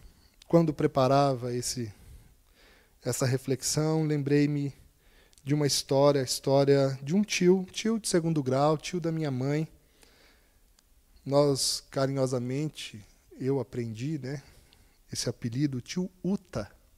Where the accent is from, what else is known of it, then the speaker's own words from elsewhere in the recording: Cosmópolis, São Paulo, Brazil; Eu lembro, então, de lá na minha cidade, em Cosmópolis